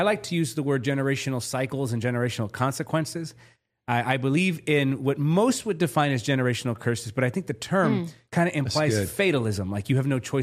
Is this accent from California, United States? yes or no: yes; Hawthorne, California, United States; Okay, so I was originally from California, grew up in California. I was raised in Hawthorne, California, jumped around a few cities.